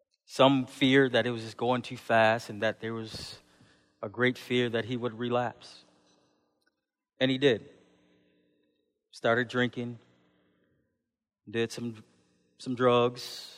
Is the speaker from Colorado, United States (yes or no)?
no; Buffalo, New York, United States; Now, I grew up in Buffalo. You know, Buffalo we would consider, you know, ghetto with a capital G. It's the hood.